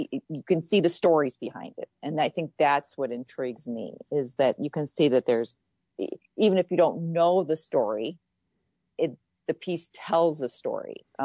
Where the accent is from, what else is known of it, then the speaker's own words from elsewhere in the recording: New Mexico, United States; born there; I was born in New Mexico and my parents had relationships with the Navajo